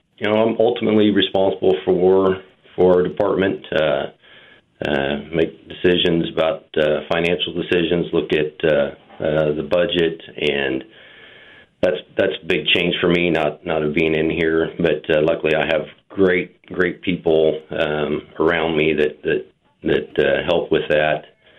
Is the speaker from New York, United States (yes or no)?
no; Wichita, Kansas, United States; I grew up in Wichita. Attended Wichita schools, graduated from Northwest High School